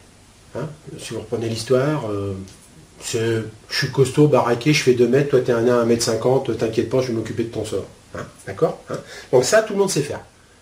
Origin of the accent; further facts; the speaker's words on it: France; born there; Bon, je suis né en France, certes, hein